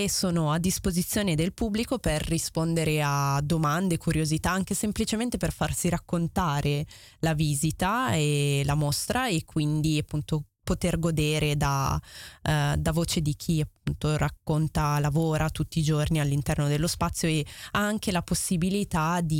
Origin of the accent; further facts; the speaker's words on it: Naples, Campania, Italy; parliamo della mia città natale, ovvero Napoli. Io sono nata a Napoli